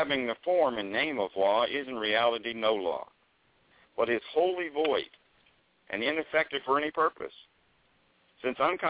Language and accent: English; Atlanta, Georgia, United States; And I grew up in Atlanta in the South, so I've been exposed to states' rights my whole life.